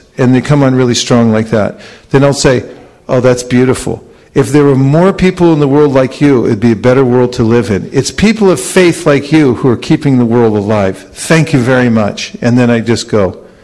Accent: California, United States; I'm from California, where are you from?

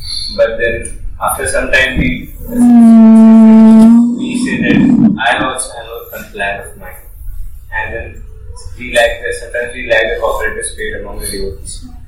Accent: Jaipur, Rajasthan, India; Maharaj, I am from Jaipur.

